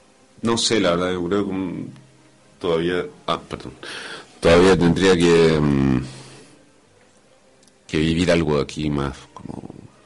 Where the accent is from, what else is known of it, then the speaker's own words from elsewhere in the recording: Chile; yo me siento chileno y sé que soy chileno.